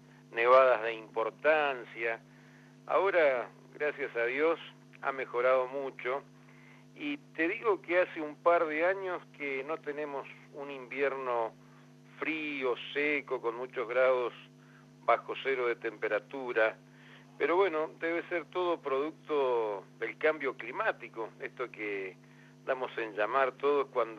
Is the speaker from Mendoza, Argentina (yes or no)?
yes; Malargüe, Mendoza, Argentina; born there; Nací en Malargüe hace 63 años.